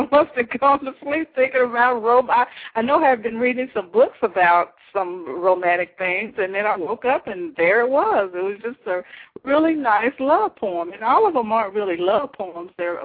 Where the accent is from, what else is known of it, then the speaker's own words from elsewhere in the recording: Tupelo, Mississippi, United States; also born or lived in Memphis; Well, I grew up here in Tupelo, Mississippi. I went to school in Boston, at Boston University in Boston, Massachusetts.